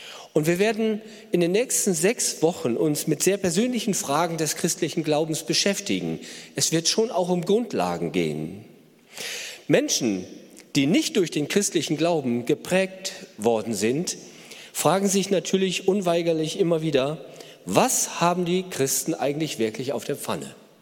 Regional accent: Northern Germany, Germany; Und ich kann als Norddeutscher schon sehr viel mit diesem Bild anfangen.

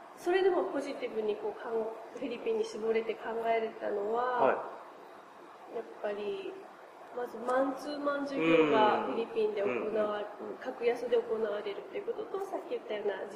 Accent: Kumamoto, Japan; 私は熊本という田舎出身なんですけども、

